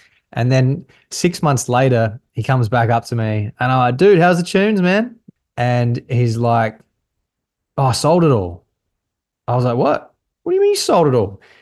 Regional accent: Adelaide, South Australia, Australia; now in Gold Coast, Australia; I'm from Adelaide originally, but now I live in the Gold Coast.

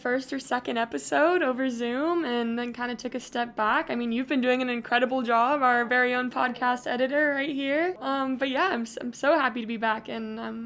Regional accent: California, United States; now in San Diego, United States; I'm from the Bay Area, actually, Northern California.

